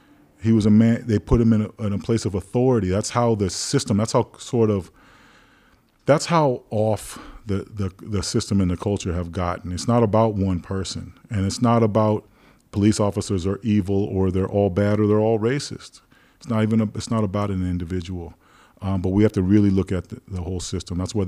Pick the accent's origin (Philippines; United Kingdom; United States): United States; Castro Valley, California; also born or lived in South Hayward; It was in the 70s when I was a kid. We moved from South Hayward, which was a mixed neighborhood, but it was a neighborhood that black people could live in, to Castro Valley, where the town my mother was from, actually.